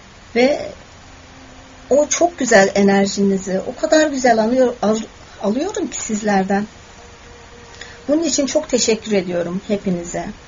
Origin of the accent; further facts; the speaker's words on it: Elazığ, Turkey; Bir de 3 gün önce yine memleketimde, Elazığ'da bir deprem yaşandı.